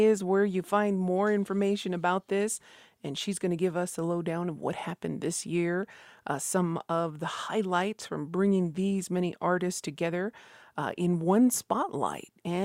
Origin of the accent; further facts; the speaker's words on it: New Mexico, United States; from Mislata Pueblo, and we are talking about Indigenous hip-hop today.